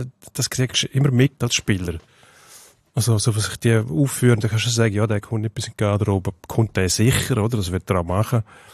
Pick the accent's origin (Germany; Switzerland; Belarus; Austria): Switzerland; Wir kleinen Schweizer